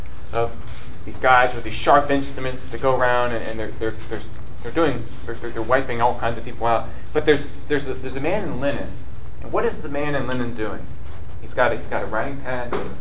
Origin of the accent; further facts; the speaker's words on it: United States; growing up in the United States here as a male, you know, it's never good to be seen crying.